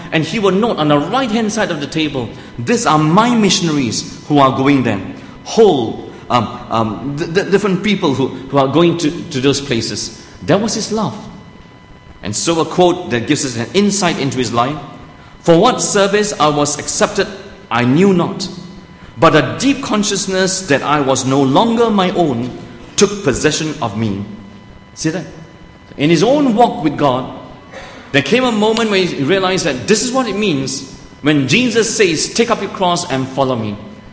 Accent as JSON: {"language": "English", "country": "Malaysia", "tie": "born or raised there", "said": "This is 1950s in my hometown in Malaysia. My dad decided that he would send his children to an English-speaking school."}